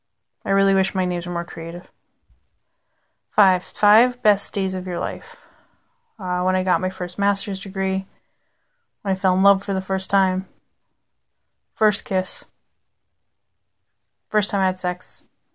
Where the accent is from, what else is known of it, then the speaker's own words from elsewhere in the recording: Canada; Because I'm Canadian. We have a lot of bears.